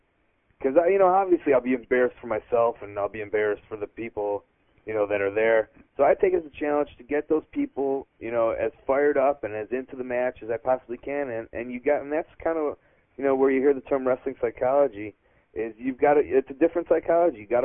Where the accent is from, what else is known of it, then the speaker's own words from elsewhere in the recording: Chicago Ridge, Illinois, United States; And then, of course, Chicago Ridge, you know, my hometown.